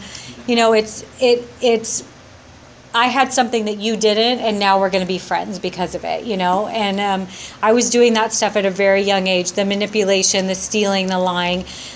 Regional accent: Ventura, California, United States; I grew up in Ventura. I went to school there. I went to high school there.

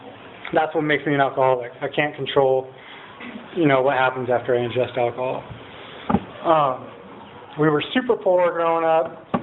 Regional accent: Lompoc, California, United States; also born or lived in Oregon; So I'd never met my dad before, and I was born in Oregon. We moved to Lompoc, not far from here, so I grew up in Lompoc, and enough said, right?

